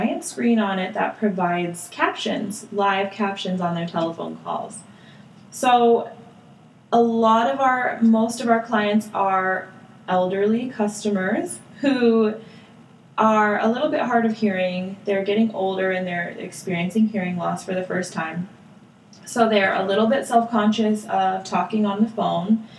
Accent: Nevada, United States; I grew up in Reno, Carson City, Lake Tahoe, Nevada. So if you're familiar with that area, I'm sure you're familiar with Lake Tahoe.

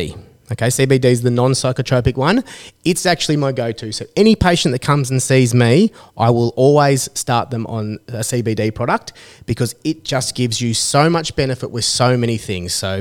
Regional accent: Gold Coast, Queensland, Australia; I did have a little bit of experience with cannabis growing up on the Gold Coast, surfing and smoking and that kind of thing.

